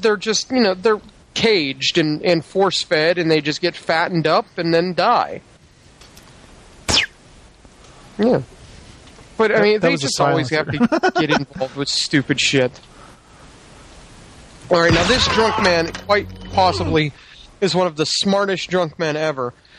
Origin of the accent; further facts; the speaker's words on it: Pennsylvania, United States; accent: Pennsylvania; Hey, stop making fun of my Pennsylvania accent.